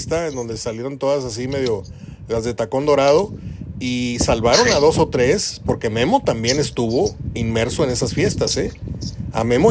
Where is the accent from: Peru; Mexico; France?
Mexico; ese es el problema cuando contratamos como mexicano